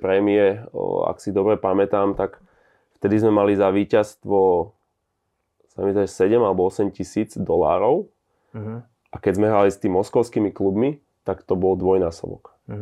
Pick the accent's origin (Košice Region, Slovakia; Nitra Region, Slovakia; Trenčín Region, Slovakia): Trenčín Region, Slovakia; Rastočno; moved away as an adult; now in Russia; som išiel z Rastočna do Prievidze, potom do Trenčína a potom vlastne do Ruska a do Petrohradu